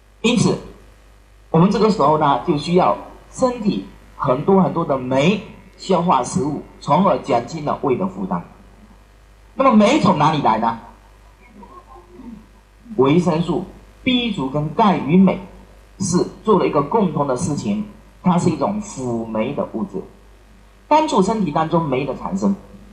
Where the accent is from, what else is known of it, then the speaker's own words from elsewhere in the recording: Shenzhen, Guangdong, China; 这就是我们深圳人的风格吗？